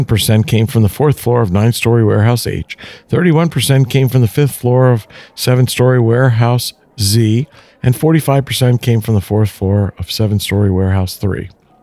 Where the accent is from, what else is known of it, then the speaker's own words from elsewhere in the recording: Springfield, New Jersey, United States; I grew up in Springfield, New Jersey.